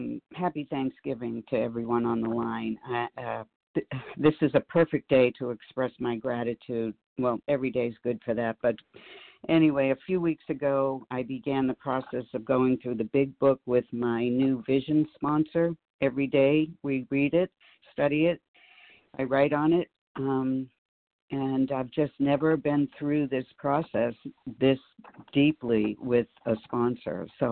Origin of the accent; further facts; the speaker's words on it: Oregon, United States; I'm from Oregon, but I'm in San Diego right now